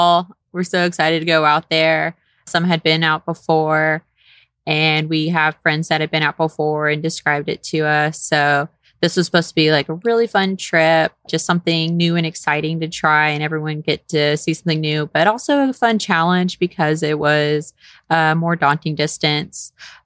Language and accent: English; Texas, United States; Yes, I'm originally born and raised in Texas.